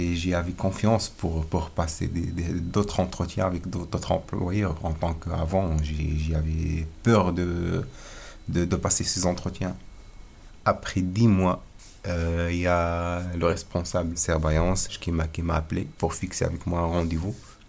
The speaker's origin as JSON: {"language": "French", "country": "Morocco", "moved": "as an adult", "lives_now": "France", "said": "Je suis arrivé en France en décembre 2020, donc je suis arrivé du Maroc."}